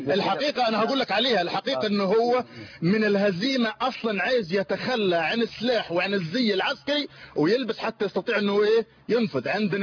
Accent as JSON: {"language": "Arabic", "region": "Sinai", "country": "Egypt", "said": "ونحن إخوانكم في سيناء"}